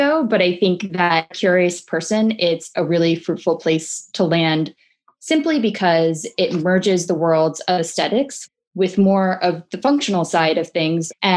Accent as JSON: {"language": "English", "region": "Nebraska", "country": "United States", "tie": "born or raised there", "said": "I mean, I grew up in Nebraska, not that that means anything"}